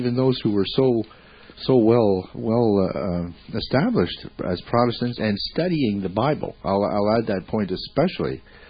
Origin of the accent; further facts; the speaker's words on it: Canada; Being Canadian